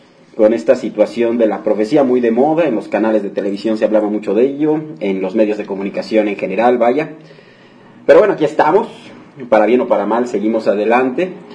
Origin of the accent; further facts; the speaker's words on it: Mexico; pero pues ¿qué nos queda a nosotros como ciudadanos mexicanos?